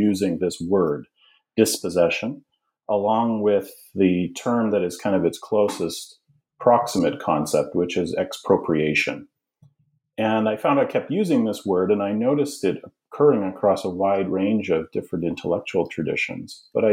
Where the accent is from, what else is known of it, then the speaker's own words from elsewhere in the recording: Alberta, Canada; now in United States; I'm originally from Canada. I'm from a very small community in the central part of the province of Alberta in Western Canada.